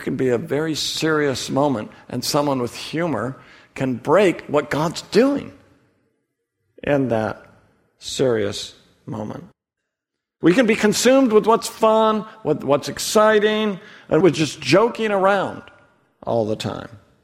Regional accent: Oregon, United States; I'm from Oregon, and when we go to Oregon, we go out on the beach there, and beaches in Oregon are very different from beaches down here.

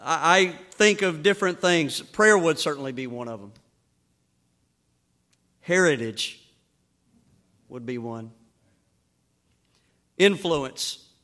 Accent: the South, United States; accent: Southern; her being from Arkansas and hearing my southern accent, that was a help right there, I think.

